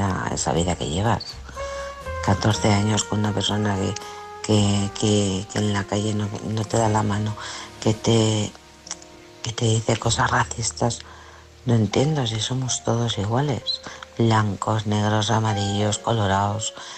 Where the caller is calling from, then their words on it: Alcorcón, Community of Madrid, Spain; de Alcorcón.